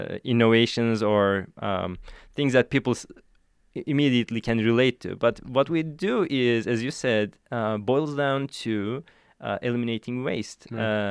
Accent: Turkey; also born or lived in Ankara; I grew up in Turkey, and I am from a small town almost midway between Istanbul and Ankara. These are the first and second largest cities of Turkey.

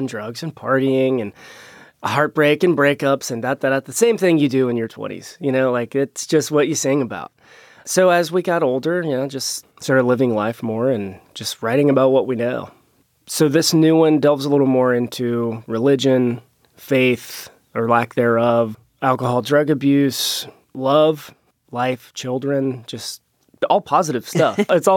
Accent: Bethel, Ohio, United States; how far is Bethel, Ohio, from, which is my hometown, to Memphis?

